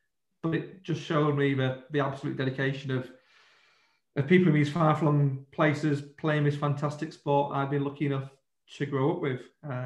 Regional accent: Wigan, North West England, United Kingdom; I grew up in Wigan and mum and dad still are huge Wigan fans.

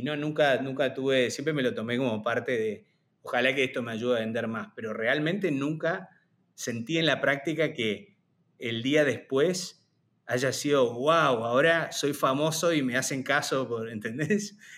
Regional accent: Corrientes, Argentina; como de chico vivía en Corrientes

